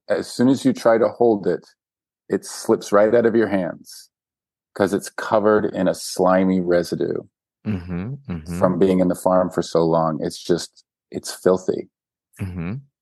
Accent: Vancouver, British Columbia, Canada; Vancouver. I'm from Vancouver.

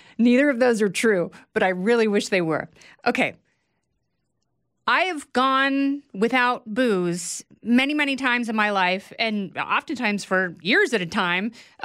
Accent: United States; because I'm an American and not a communist.

